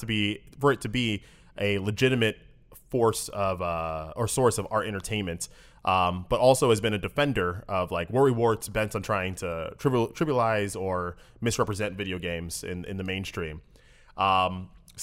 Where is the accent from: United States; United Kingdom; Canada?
Canada; I am Canadian.